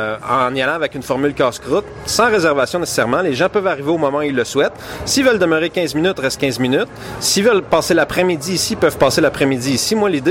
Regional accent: Notre-Dame-du-Mont-Carmel, Quebec, Canada; Ben, en fait, moi, j'ai grandi ici, à Notre-Dame-du-Mont-Carmel. J'ai passé une bonne partie de ma vie.

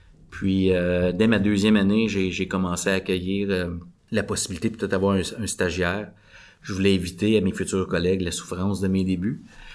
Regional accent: Hawkesbury, Ontario, Canada; now in L'Orignal, Canada; Fait que j'ai grandi dans l'Est ontarien à Hawkesbury. Maintenant, j'habite à Laurignal.

